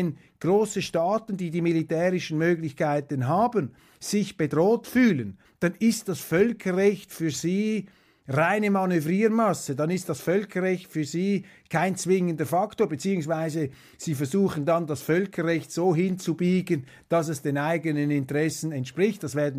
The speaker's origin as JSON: {"language": "German", "country": "Switzerland", "said": "vor allem bei uns in Europa, in der Schweiz"}